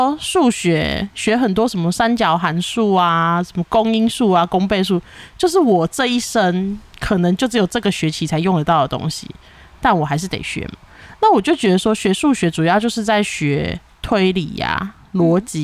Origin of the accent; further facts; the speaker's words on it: Taiwan; 我身为一个台湾人，我走到哪讲的都是中文